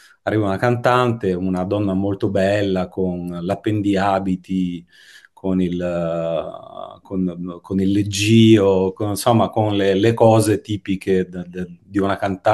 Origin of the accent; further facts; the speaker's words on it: Cervignano del Friuli, Friuli-Venezia Giulia, Italy; now in Gorizia, Italy; Io vivo a Gorizia, sono cresciuto a Cervignano del Friuli, ma insomma ho bazzicato più intorno a Udine.